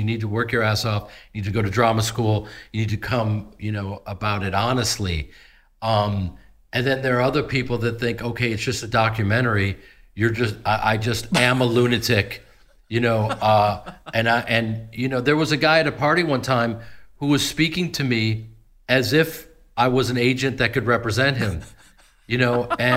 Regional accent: Chicago, Illinois, United States; also born or lived in Los Angeles; because I'm from Chicago, then spent a lot of years in L.A.

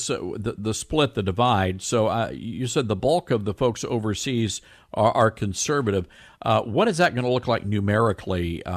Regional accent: Memphis, Tennessee, United States; I'm 52. And I remember growing up in Memphis. My grandparents were United Methodist, and we were Southern Baptist, our family.

